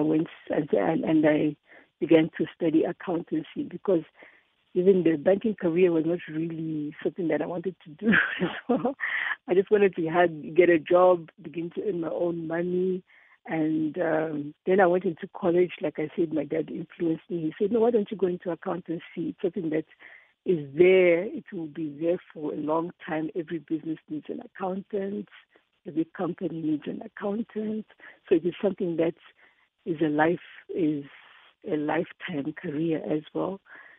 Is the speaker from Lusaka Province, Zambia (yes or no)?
no; Kitwe, Copperbelt, Zambia; So I was born in 1975 in Kitwe on the 23rd of November.